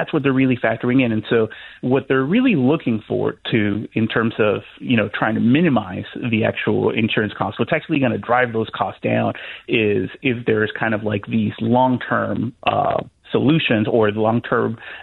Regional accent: Miami, Florida, United States; I'm from Miami

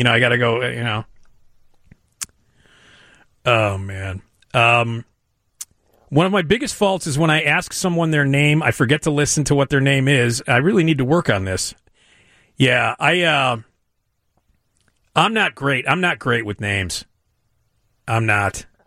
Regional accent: Australia; As an Australian, you get a straight pass because you could just call someone mate.

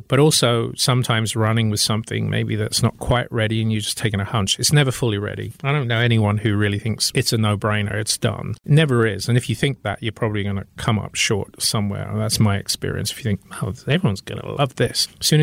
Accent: United Kingdom; now in United States; or even how to get them in this country, which as a Brit is a weird stat to deal with.

